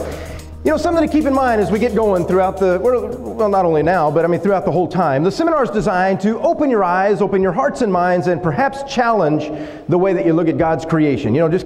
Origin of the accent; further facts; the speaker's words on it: Texas, United States; But we're from South Texas.